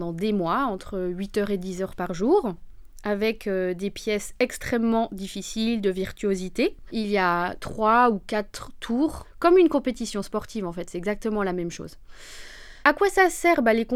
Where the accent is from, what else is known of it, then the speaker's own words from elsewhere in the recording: Dole, Bourgogne-Franche-Comté, France; moi je viens de Dole, dans le Jura